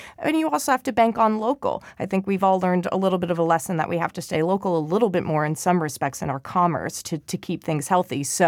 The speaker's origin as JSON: {"language": "English", "region": "New York", "country": "United States", "said": "I'm from the New York tri-state area. I got thoughts on deli sandwiches."}